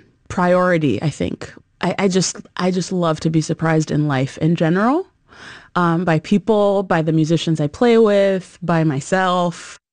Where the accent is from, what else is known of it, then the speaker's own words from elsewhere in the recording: Miami, Florida, United States; I grew up in Miami, Florida.